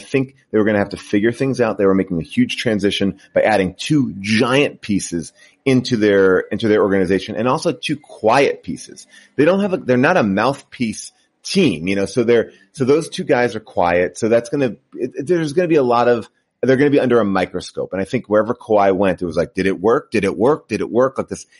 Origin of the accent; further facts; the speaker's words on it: New York City, New York, United States; You know, I grew up in New York City, and my dad had a store in the Bronx.